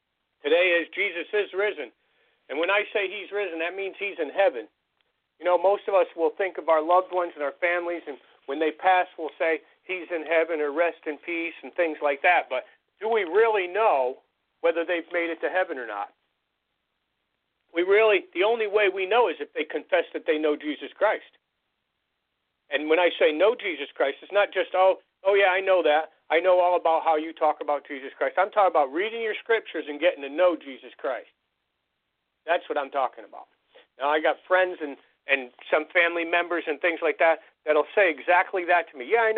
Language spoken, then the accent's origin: English; Connecticut, United States; now in Maine, United States; I was raised in Connecticut, was born there and raised there. I moved out of Connecticut years ago. I live in the state of Maine now.